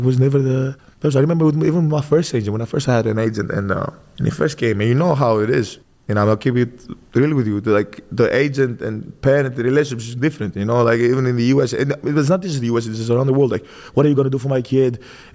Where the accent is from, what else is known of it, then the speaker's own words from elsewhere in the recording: Greece; born and raised in Greece, from my mom and dad are African and Nigerian, and born in that kind of home